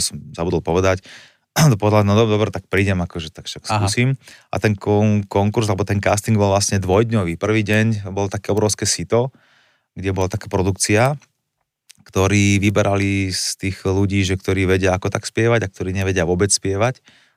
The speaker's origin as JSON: {"language": "Slovak", "town": "Žilina", "region": "Žilina Region", "country": "Slovakia", "said": "ja som bol zo Žiliny"}